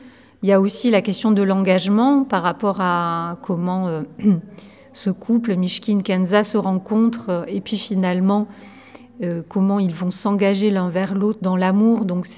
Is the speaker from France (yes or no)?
yes; Carcassonne, Occitanie, France; born there; moi je suis née à Carcassonne. C'est aussi pour la raison pour laquelle je suis là, dans le sens où j'ai gardé des liens forts avec l'Occitanie. Et j'ai fait des études de lettres modernes à Montpellier.